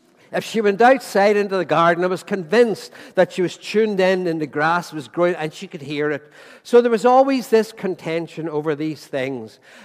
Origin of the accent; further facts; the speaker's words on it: Ireland; Well, I am Irish, I'm sorry. And the man at the machine's Irish as well, so you've no help, no chance this morning.